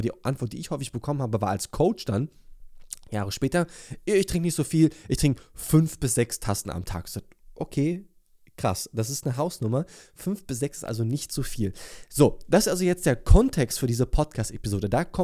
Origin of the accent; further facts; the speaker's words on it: Wandlitz, Brandenburg, Germany; das war in meinem Heimatort Wandlitz, das ist nördlich von Berlin